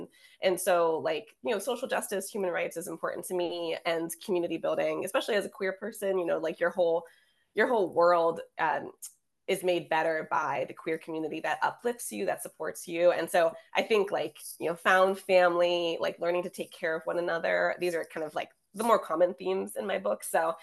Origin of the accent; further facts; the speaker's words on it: Philadelphia, Pennsylvania, United States; For folks who don't know me, I'm from Philly.